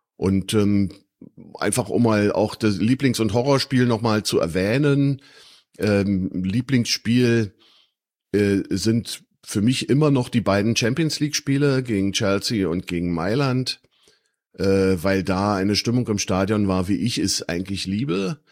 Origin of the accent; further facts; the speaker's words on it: Berlin, Germany; born there; now in Schönwalde, Germany; bin in Berlin geboren, in West-Berlin, muss man ja mittlerweile sagen. Lebe seit 98 in Brandenburg, direkt hinter Spandau in Schönwalde.